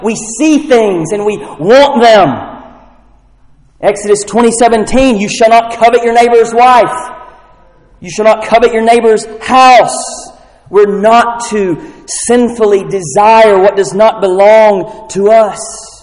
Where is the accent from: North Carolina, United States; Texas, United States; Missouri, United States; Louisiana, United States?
North Carolina, United States; born there; I don't care where I came from. I don't know if it was Europe. I have no idea. All I know is I was born in North Carolina.